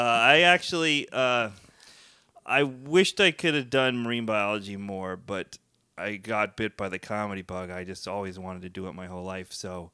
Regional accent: Chicago, Illinois, United States; I was from Chicago and was a huge fan of Second City and Saturday Night Live.

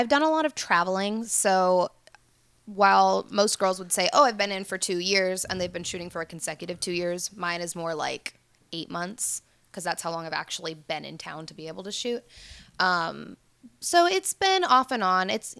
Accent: Sacramento, California, United States; I'm from Sacramento originally.

